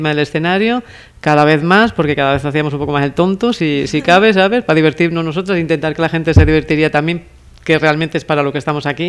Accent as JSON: {"language": "Spanish", "region": "Castile", "country": "Spain", "tie": "born or raised there", "also_born_or_lived": "Cantabria", "said": "Y no nací en Cantabria. Yo nací en Castilla. Nací en Castilla porque... Bueno, pues porque en aquellos años, pues mis padres, al igual que muchos otros, tenían que marchar de su lugar de origen porque no había para todos"}